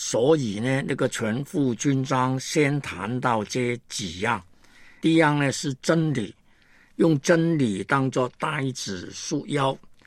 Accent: China; 特别呢，我们中国人呢，看见特别是美国啊，对中国、对香港都有很多的压力。

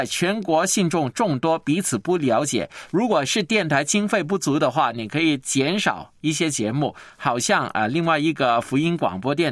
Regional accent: Macau; 我是澳门的

